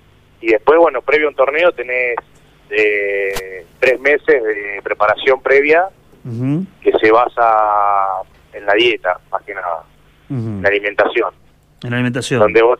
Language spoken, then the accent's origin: Spanish; Ayacucho, Buenos Aires Province, Argentina; now in Chivilcoy, Argentina; estoy viviendo en Chivilcoy ya hace varios años, pero bueno, yo soy de Ayacucho, ¿no?